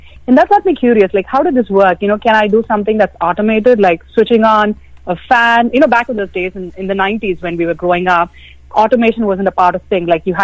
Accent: India; I mean, at least growing up in India, we had standard channels from the government

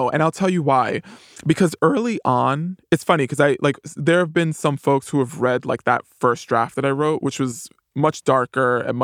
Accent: Bronx, New York, United States; I grew up in the housing projects. I grew up in the Bronx. I'm a person of color.

